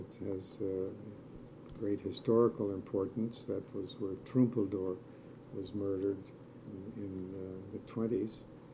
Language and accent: English; Palestine; Well, the most important aspect of that, of growing up in Palestine, were what are called the youth movements, which were a major aspect of growing up in Palestine.